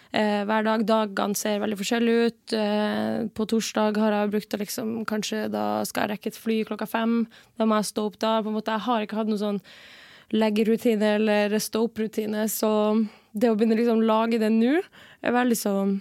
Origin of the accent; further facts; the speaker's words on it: Northern Norway, Norway; Men så har jeg jo vært en del hjemme i Nord-Norge da.